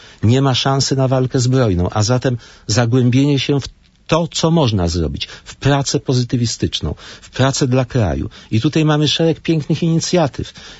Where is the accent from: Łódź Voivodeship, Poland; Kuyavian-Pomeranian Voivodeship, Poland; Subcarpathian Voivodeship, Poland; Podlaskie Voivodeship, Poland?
Łódź Voivodeship, Poland; Łódź; Łódź to moje rodzinne miasto